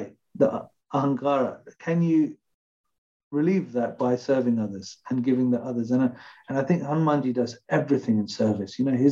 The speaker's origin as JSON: {"language": "English", "country": "India", "said": "I feel like I'm a Westerner, at the same time I'm Indian, at the same time I'm Hindu"}